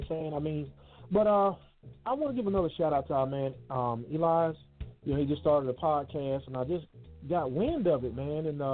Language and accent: English; Columbus, Mississippi, United States; He's from my hometown of Columbus, Mississippi.